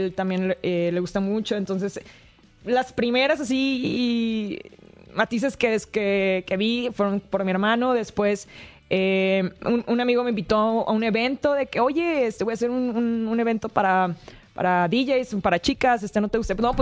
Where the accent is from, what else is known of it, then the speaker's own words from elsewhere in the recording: Culiacán, Sinaloa, Mexico; Soy de Culiacán, Sinaloa, así es.